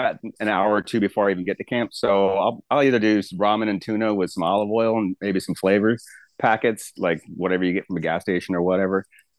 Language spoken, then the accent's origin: English; Florida, United States; I grew up in South Florida, Southeast Florida. And honestly, I've always just been outside. I grew up 2 miles from the Atlantic Ocean.